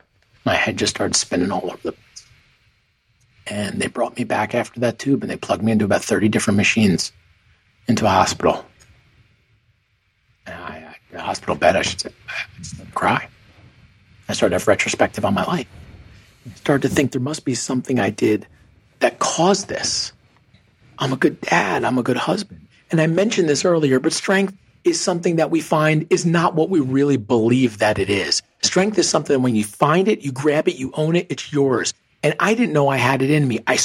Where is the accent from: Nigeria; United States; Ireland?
United States; Parsippany, New Jersey; I'm giving a speech in my hometown of Parsippany, New Jersey. I know everybody in the room.